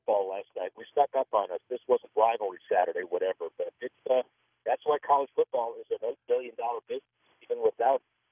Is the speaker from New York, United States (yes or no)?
no; Miami, Florida, United States; And remember, I'm from Miami, so I helped that program.